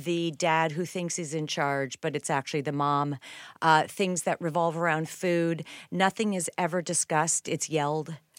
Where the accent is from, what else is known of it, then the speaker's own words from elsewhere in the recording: Winnipeg, Manitoba, Canada; I am. I'm Canadian and a middle child, which is why we are annoyingly nice.